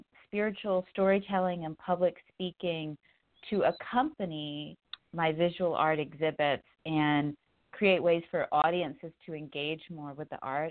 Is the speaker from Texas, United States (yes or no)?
yes; Texas, United States; So I grew up in Central Texas, and I have a very dynamic family.